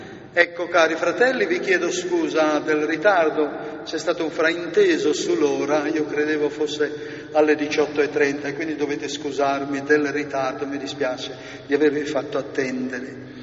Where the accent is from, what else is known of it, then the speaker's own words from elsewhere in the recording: Triolassa, Friuli-Venezia Giulia, Italy; vengo da Triolassa, vicino a Teor, comune di Teor, ecco, e prima ero parroco a Codroipo.